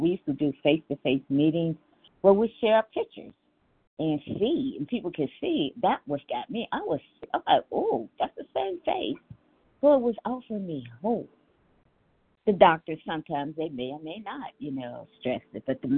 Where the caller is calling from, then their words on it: Cincinnati, Ohio, United States; I am calling from Ohio, Cincinnati.